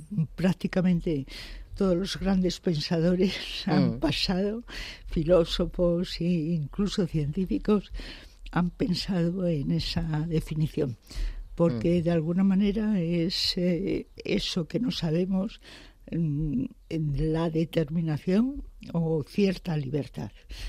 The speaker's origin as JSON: {"language": "Spanish", "town": "Madrid", "region": "Community of Madrid", "country": "Spain", "said": "porque además soy madrileña."}